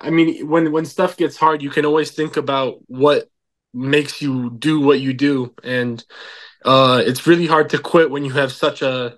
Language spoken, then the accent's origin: English; Michigan, United States; Well, I'm from Michigan, so the Detroit Lions, of course.